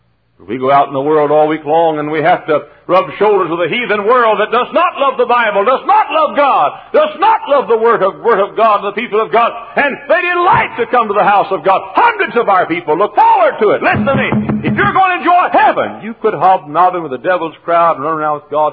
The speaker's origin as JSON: {"language": "English", "town": "Dallas", "region": "Texas", "country": "United States", "said": "El Paso. Oh, I'm from Dallas."}